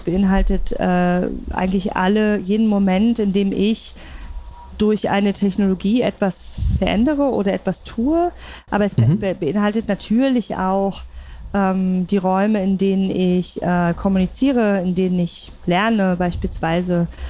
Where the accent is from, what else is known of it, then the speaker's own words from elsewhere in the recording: East Germany, Germany; dass ich selbst in der DDR noch aufgewachsen bin